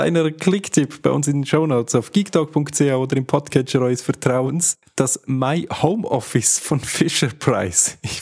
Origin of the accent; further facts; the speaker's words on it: Switzerland; accent: Swiss German; Wir sagen mehr, also in Schweizerdeutsch sind Hunde sind Hund. Also Hund, ja. Zumindest in meinem Dialekt.